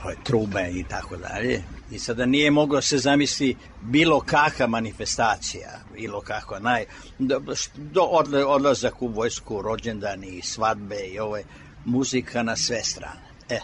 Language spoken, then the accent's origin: Serbian; Surdulica, Pčinja District, Serbia; prvo detinjstvo sam doživao u Surdulici.